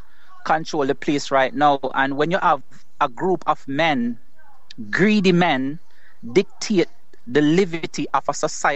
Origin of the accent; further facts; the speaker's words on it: Spanish Town, Saint Catherine, Jamaica; also born or lived in Kingston; I was born in Raytown, Kingston, and grew up in Spanish Town. I went to school at Tivoli Gardens High School in Jamaica.